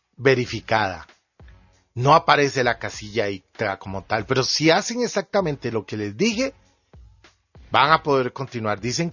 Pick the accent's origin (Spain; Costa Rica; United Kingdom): Costa Rica; En mi país son 7 provincias. Entonces tengo que buscar la que me corresponde.